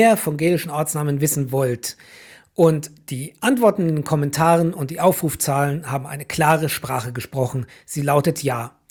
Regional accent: Germany; Ich komme aus Deutschland, also starten wir unsere Reise heute in Deutschland.

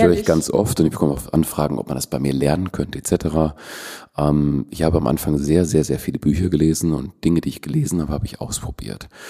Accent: Germany; born there; Mein Vater ist Spanier, meine Mutter ist Deutsche. Ich bin aber in Deutschland geboren.

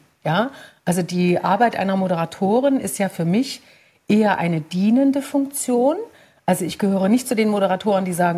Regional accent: East Germany, Germany; Ich bin ja ein Kind der DDR und bin damit halt in einem Land aufgewachsen, in dem man eigentlich nicht sagen konnte, was man wollte.

